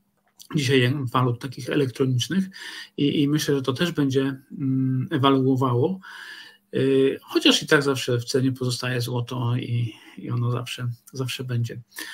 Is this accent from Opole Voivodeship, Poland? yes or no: no; Tricity, Pomeranian Voivodeship, Poland; Ja się wychowałem w Trójmieście, a Trójmiasto to było, lubię to określenie, Trójmiasto nazywano kiedyś Małą Sycylią.